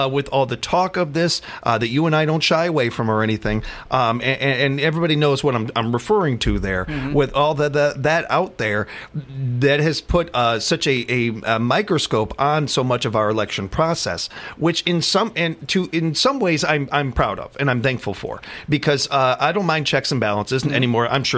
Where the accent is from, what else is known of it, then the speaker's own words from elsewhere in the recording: Chicago, Illinois, United States; So I come from a very political family, especially growing up in Chicago, where politics, you know about that, like you know your sports teams.